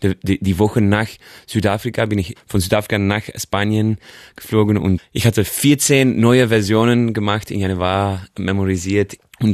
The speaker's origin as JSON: {"language": "German", "country": "Belgium", "first_language": "Dutch", "second_language": "German", "said": "Und ich bin von Belgien. Meine Muttersprache ist Niederländisch"}